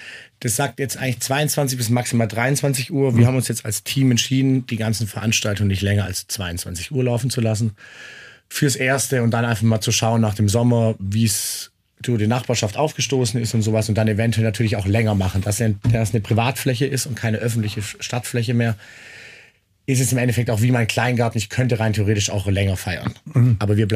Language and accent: German; Stuttgart, Baden-Württemberg, Germany; moved away as an adult; now in Vienna, Austria; Ja, ich war auch aus Stuttgart.